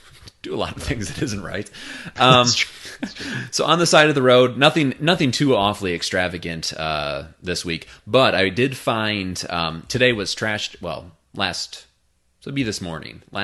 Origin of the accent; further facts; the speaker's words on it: Midwest, United States; I mean, I'm from the Midwest. Obviously, I fall into that.